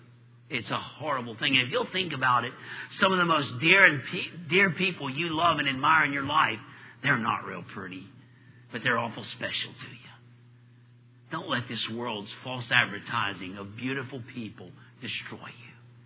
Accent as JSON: {"language": "English", "region": "Gulf Coast", "country": "United States", "tie": "born or raised there", "said": "Where I grew up on the Gulf Coast, we had lots of these little lizards."}